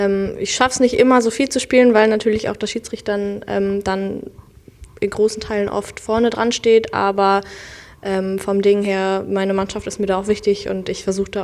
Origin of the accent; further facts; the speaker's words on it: Kiel, Schleswig-Holstein, Germany; ich bin in Kiel aufgewachsen